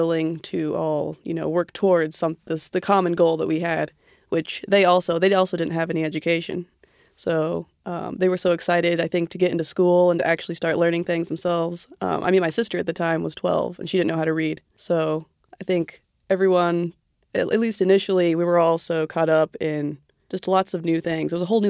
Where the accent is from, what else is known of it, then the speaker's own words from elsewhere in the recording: Kentucky, United States; also born or lived in Indiana / California; I was born in Indiana. I spent some time after Indiana. My parents moved to California, and then from California, we found ourselves in Kentucky.